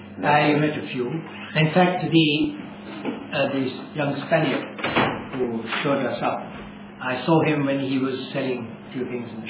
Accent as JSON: {"language": "English", "country": "India", "moved": "as an adult", "lives_now": "Paris, France", "said": "Yes, I'm Indian. I've been working a long time in Paris. I'm a resident more or less in Paris."}